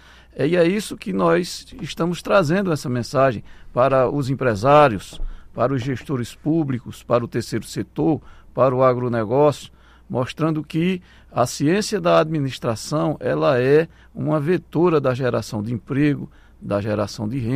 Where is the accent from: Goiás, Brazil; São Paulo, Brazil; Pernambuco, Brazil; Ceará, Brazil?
Ceará, Brazil; Brejo Santo; accent: Cearense; Ah, eu sou do Brejo Santo, que é perto de Juazeiro do Norte, Juazeiro do meu Padim.